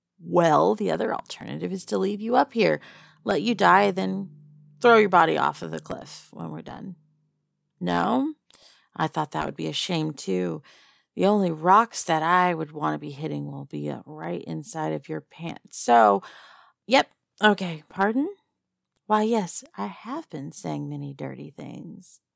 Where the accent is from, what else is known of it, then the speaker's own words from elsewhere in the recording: Texas, United States; Texas. I'm from Texas.